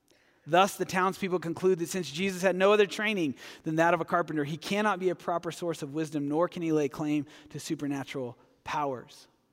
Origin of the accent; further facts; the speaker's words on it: Hobbs, New Mexico, United States; I grew up in Hobbs, New Mexico. It's only a tumbleweed's bad day away, so it's not that hard to go visit.